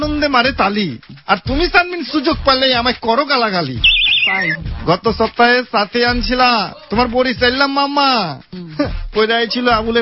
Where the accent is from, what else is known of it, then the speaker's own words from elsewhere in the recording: Bangladesh; আমি বাংলাদেশের পোলা আগুনের গোলা